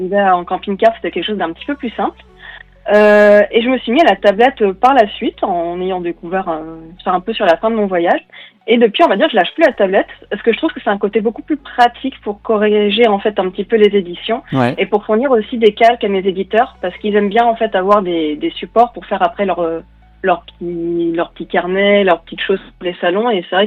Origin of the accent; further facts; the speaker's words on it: Auvergne-Rhône-Alpes, France; je suis pas bretonne en fait, je suis savoyarde du parc des Vosges, mais je suis partie en Bretagne en fait.